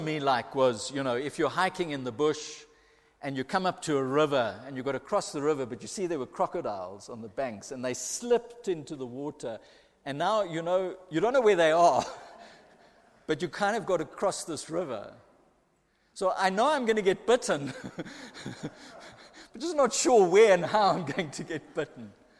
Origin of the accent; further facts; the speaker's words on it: England, United Kingdom; I'm English in a country where English is the predominant language of exchange.